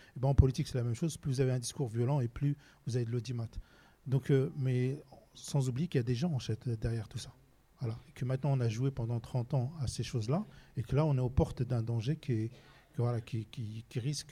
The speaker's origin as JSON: {"language": "French", "town": "Orléans", "region": "Centre-Val de Loire", "country": "France", "said": "Moi, j'ai 48 ans, j'ai travaillé beaucoup en région parisienne. Et en fait, quand on me disait, ben, t'es d'où? Je disais, ben, d'Orléans."}